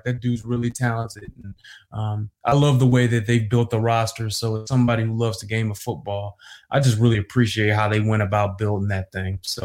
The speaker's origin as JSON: {"language": "English", "town": "Detroit", "region": "Michigan", "country": "United States", "tie": "born or raised there", "said": "Like, I grew up in Detroit."}